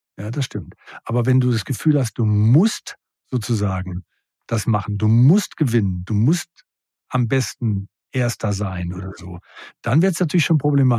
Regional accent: North Rhine-Westphalia, Germany; Ich bin sehr, sehr im Ruhrgebiet aufgewachsen. Da hat man sehr derben Humor.

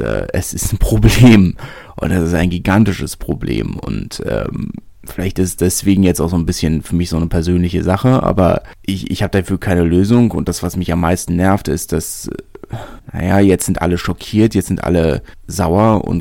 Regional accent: Berlin, Germany; Leute, die ganz anders groß geworden sind als ich, als Großstädter, als Berliner

